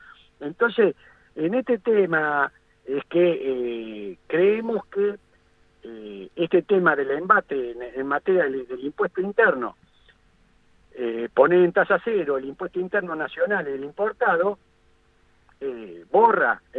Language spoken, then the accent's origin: Spanish; Argentina; porque somos argentinos y queremos que nuestro país esté bien